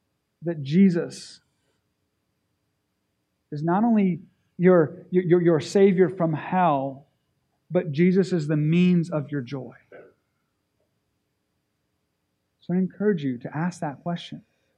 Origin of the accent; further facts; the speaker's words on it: Japan; Because I grew up in Japan, and in Japan it's by law, it's required for you to be cremated.